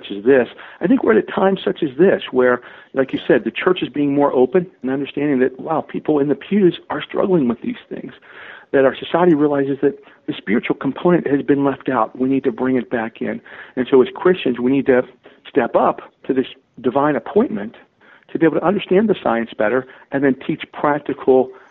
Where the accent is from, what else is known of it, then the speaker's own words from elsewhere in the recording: Pittsburgh, Pennsylvania, United States; born there; You know, I was born in the Pittsburgh area. My parents were very young when they got married and very young in the faith. I got baptized as a Russian Orthodox, and then we grew up in Baptist church for the most part.